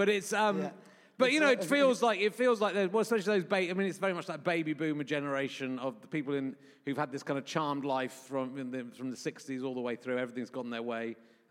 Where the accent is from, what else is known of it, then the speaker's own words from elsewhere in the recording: Yorkshire and the Humber, United Kingdom; born there; I was born in Yorkshire, so that's